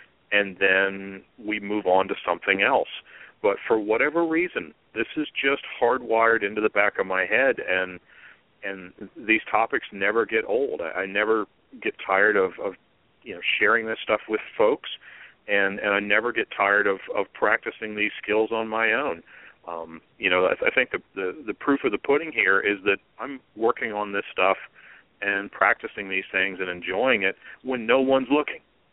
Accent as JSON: {"language": "English", "region": "Virginia", "country": "United States", "tie": "born or raised there", "said": "I grew up on a nice little farm in Northern Virginia"}